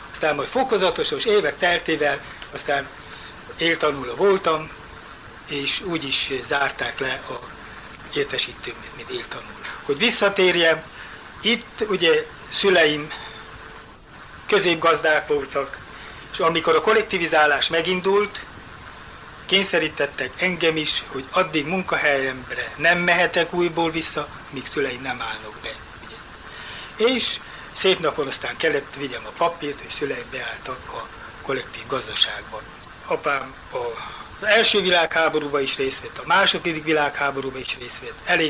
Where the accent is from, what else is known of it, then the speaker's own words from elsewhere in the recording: Árpádfalva, Romania; Árvádfalvi születési lakós vagyok. 1929. március 31-én születtem.